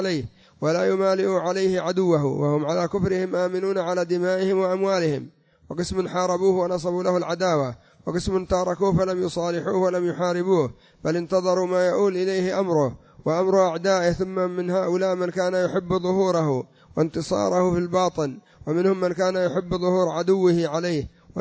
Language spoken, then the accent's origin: Arabic; Yemen; يعني مجرم كما يقولون عندنا في اليمن، مجرم يتقصد لقتله.